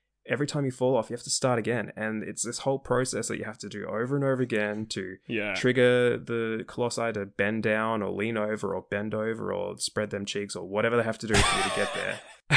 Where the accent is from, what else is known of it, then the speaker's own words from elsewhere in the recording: Australia; I only do metric because I'm Australian, so I don't know about that, like heights and stuff.